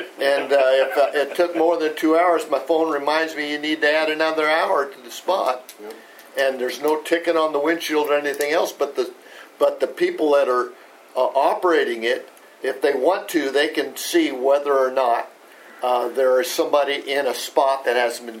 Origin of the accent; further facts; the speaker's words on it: Redondo Beach, California, United States; born there; I mentioned the one from my old stomping where I was born in Redondo Beach, the pier parking.